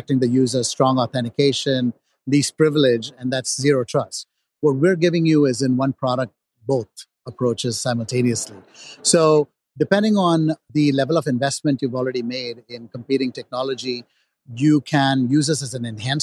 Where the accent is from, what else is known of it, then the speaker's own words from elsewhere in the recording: Edinburgh, Scotland, United Kingdom; born there; I was born in Edinburgh.